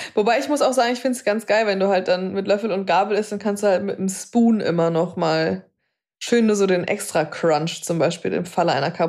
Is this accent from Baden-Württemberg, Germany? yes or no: yes; Baden-Württemberg, Germany; born there; im Herzen bin ich eine kleine Schwäbin, gell? Ich bin ja im Schwarzwald geboren.